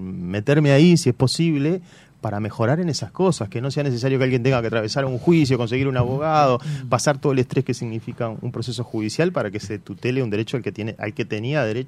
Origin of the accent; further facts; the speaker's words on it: Montevideo, Uruguay; Yo lo vivo más como un montevideano